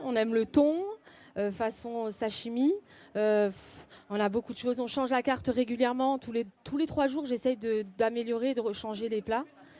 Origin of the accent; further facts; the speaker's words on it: Paris, Île-de-France, France; now in Mougins, France; je suis venue à Mougins, parce que je suis parisienne de base.